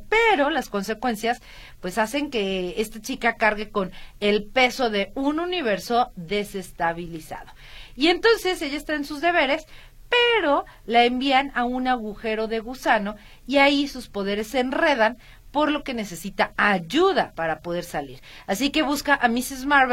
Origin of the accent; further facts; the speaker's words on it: Mexico; A nosotros como mexicanos no nos afecta.